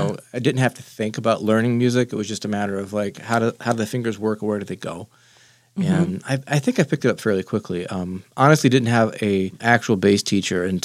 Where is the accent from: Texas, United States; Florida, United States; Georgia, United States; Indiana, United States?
Texas, United States; San Angelo; And my town, where I grew up in San Angelo, didn't have Southwest, but we drove to Midland, Odessa, which was like 110 miles away.